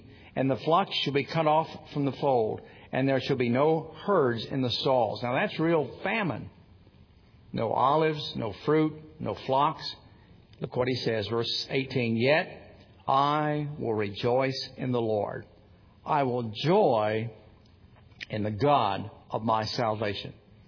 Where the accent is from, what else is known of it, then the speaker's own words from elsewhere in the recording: Tennessee, United States; I grew up in East Tennessee. In the summertime, we would see campers from Michigan, Illinois, Wisconsin, Minnesota.